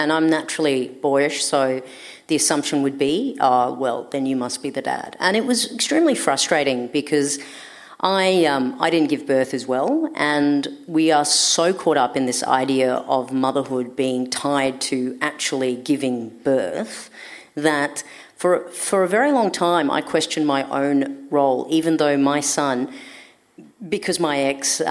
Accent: Pakistan; for me, I'm Pakistani

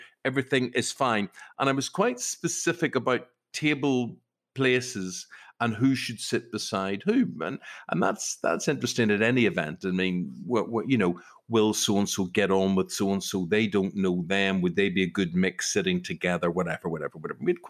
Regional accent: Belfast, Northern Ireland, United Kingdom; That was growing up in Belfast. That was being neighbourly and sociable.

